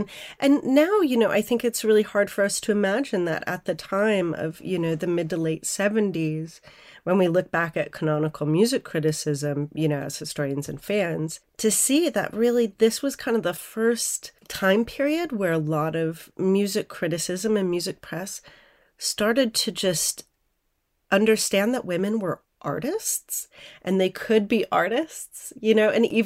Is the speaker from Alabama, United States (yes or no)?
no; Minneapolis, Minnesota, United States; being in my early 40s, I grew up in Minneapolis, kind of same time as you.